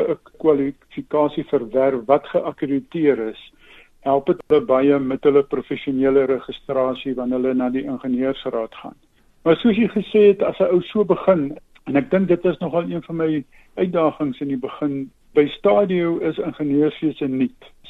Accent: Uitenhage, Eastern Cape, South Africa; Ja, ek het in Uitenhaag wat nou tans Kariga is groot geword

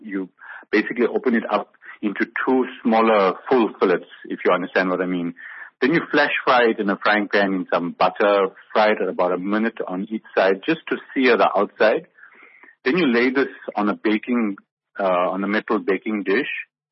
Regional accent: Durban, KwaZulu-Natal, South Africa; I was born and brought up in Durban, but Durban in my veins.

